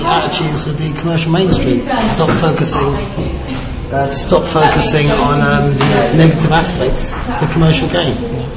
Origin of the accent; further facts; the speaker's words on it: London, United Kingdom; Basically, I grew up in Notting Hill, Laver Grove. I'm older than I look, so it's still talking 70s, early 80s.